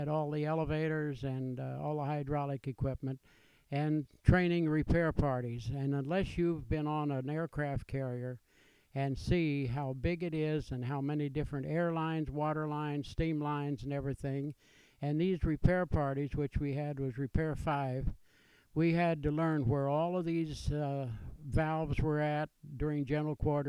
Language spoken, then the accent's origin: English; Stockdale, Kansas, United States; born there; Well, I was born in Stockdale, Kansas, and I was number 9 of the 10 children in our family.